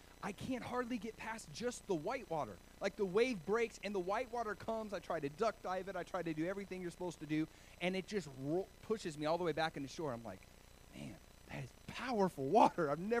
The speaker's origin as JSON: {"language": "English", "region": "Oregon", "country": "United States", "tie": "born or raised there", "also_born_or_lived": "Hawaii / California", "said": "I lived in Hawaii for a little while, and I grew up in Oregon, which is very cold beaches, very cold water."}